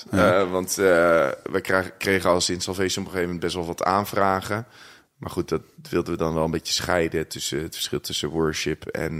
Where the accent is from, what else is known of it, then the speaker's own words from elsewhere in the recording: Waddinxveen, South Holland, Netherlands; ik kom uit Waddinxveen. Dat ligt naast Gouda.